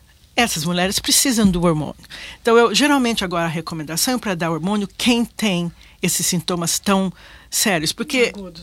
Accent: Brazil; Como eu sou brasileira, falo um pouco de italiano e espanhol

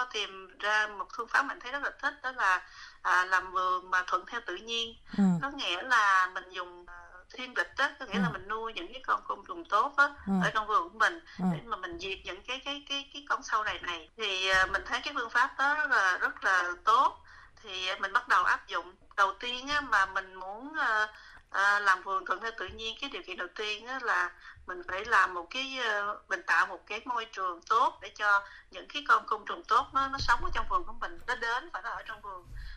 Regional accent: Saigon, Ho Chi Minh City, Vietnam; moved away; Mình là phải nói là dân Sài Gòn chính gốc ha, chưa bao giờ biết làm vườn là gì. Thì ở Việt Nam là chỉ biết ăn học thôi, đâu có biết mà trồng cây này nọ đâu. Thì tới khi qua bên đây

